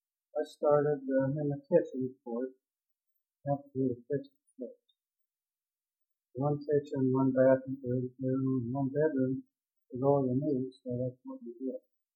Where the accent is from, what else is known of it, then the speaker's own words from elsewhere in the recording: Youngstown, Ohio, United States; born there; also born or lived in Girard; No, I was born in June of 27 in Youngstown, Ohio.